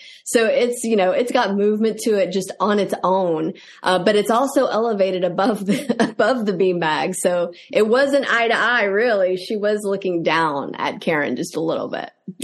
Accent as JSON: {"language": "English", "region": "Texas", "country": "United States", "lives_now": "Nashville, United States", "said": "Well, I am originally from Texas, and I live in Nashville."}